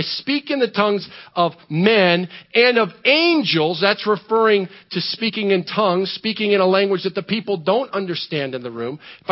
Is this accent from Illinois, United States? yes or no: yes; Illinois, United States; But I was a teenager growing up in Southern Illinois.